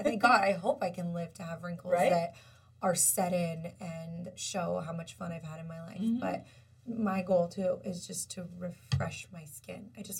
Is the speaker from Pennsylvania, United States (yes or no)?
no; Kansas, United States; now in Scottsdale, United States; working in a hospital in Kansas. I'm from Kansas.